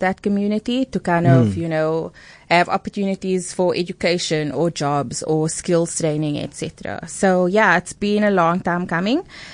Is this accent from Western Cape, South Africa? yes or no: yes; Lotus River, Western Cape, South Africa; So he's from Alsace River, I'm from Lotus River.